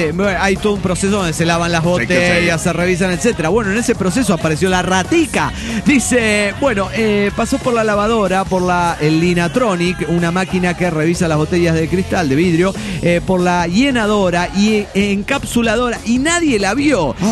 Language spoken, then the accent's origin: Spanish; Basque Country, Spain; No sé por qué estoy hablando como sureño, cuando en realidad soy del Euskadi